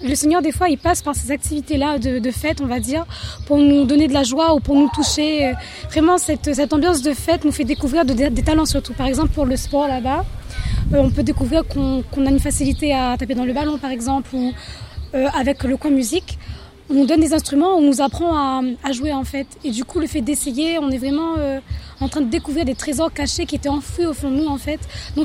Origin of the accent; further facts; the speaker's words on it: Sainte-Suzanne, Réunion; je viens de Sainte-Suzanne, j'ai 18 ans aujourd'hui.